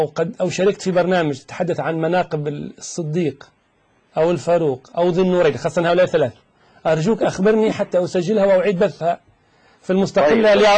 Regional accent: Tunisia

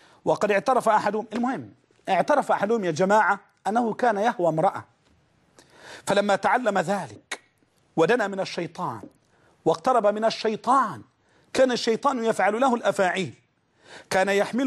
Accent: Egypt; تعرف الناس كانوا عندنا في مصر من بس من 20 سنة فات 30 سنة

